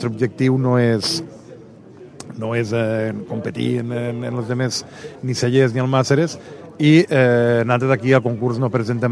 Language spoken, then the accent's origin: Catalan; la Pobla de Massaluca, Catalonia, Spain; jo saps que soc originari de la Pobla de Massaluca